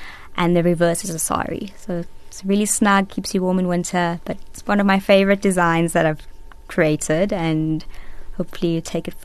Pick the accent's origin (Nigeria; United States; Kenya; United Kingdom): Kenya; born there; So I was born in Kenya